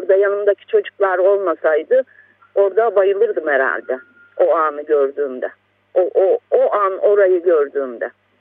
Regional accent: Ahmetçeli, Çanakkale, Turkey; ben doğma büyüme Ahmetçeli. Çanakkale Bayramiç Ahmetçeli köyündeyim. Bayramiç'e 13 kilometre bir uzaklıktayım, mesafedeyim kasabaya. Bulunduğumuz alan düz ovalıktır.

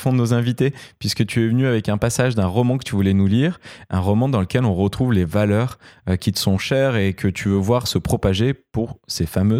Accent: Lyon, Auvergne-Rhône-Alpes, France; Mais je suis lyonnais

